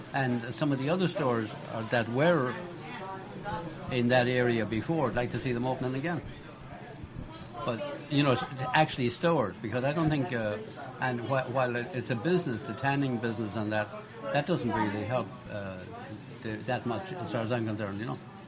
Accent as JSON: {"language": "English", "region": "County Roscommon", "country": "Ireland", "said": "But I'm from Roscommon, and we've had great hopes for the past, I think about 70 years."}